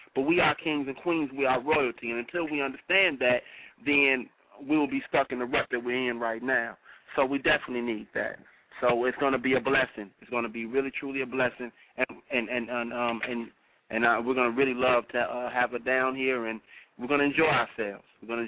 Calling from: Nashville, Tennessee, United States; I'm calling from Nashville, Tennessee

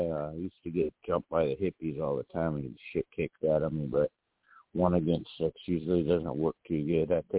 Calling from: Tijuana, Baja California, Mexico; I'm calling from Tijuana.

